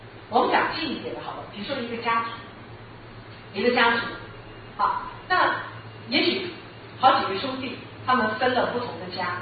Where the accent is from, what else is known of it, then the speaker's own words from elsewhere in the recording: China; 按理说我们中国人都说要回来，有没有？